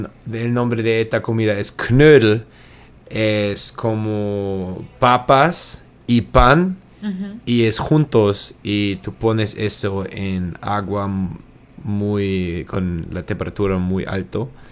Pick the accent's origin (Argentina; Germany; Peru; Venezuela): Germany; Spanish is a second language; moved away as an adult; now in United States; soy de Alemania, pero vive en los Estados Unidos para 10 años y antes 20 años en Alemania.